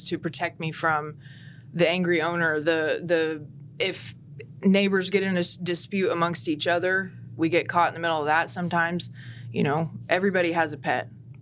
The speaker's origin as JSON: {"language": "English", "town": "West Point", "region": "Indiana", "country": "United States", "tie": "born or raised there", "said": "Okay. So I grew up in West Point, just outside of Lafayette."}